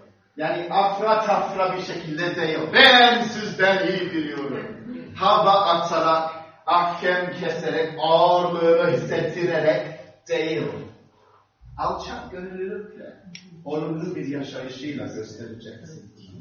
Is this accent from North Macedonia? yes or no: no; Cyprus; ben Kıbrıs'ta büyüdüm, Rum kesiminde.